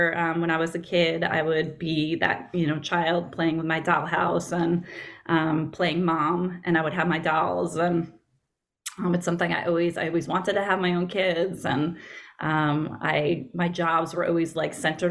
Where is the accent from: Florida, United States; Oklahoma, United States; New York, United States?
New York, United States; Long Island; born there; I was born on Long Island in New York, and I would say I've always been interested in writing and a writer.